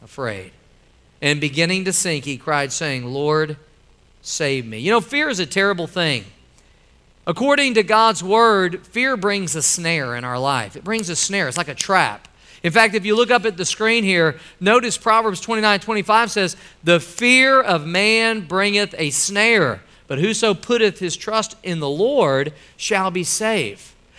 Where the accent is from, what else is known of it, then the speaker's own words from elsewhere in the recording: Midwest, United States; I'm from the Midwest. We dealt with tornadoes. Out here is hurricanes a lot.